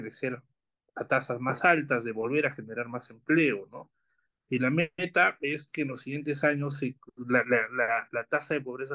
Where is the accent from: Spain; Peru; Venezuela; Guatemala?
Peru; Entonces yo creo que como peruanos debemos recuperar esa ambición de ser un país mejor.